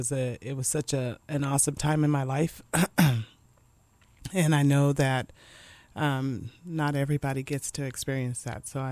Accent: Lancaster, California, United States; also born or lived in Los Angeles; My dad was in the military. I was born in Los Angeles. I lived on two Air Force bases, but my junior high and high school were in Lancaster, California.

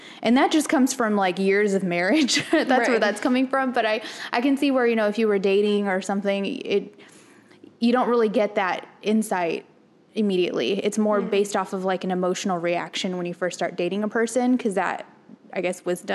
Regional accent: San Diego, California, United States; you know, I'm from San Diego, we lived there, and we started dating

